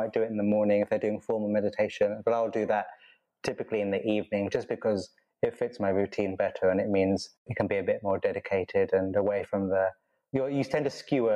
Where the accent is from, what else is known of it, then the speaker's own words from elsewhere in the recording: London, United Kingdom; born there; I was born in London. So my parents moved in the UK.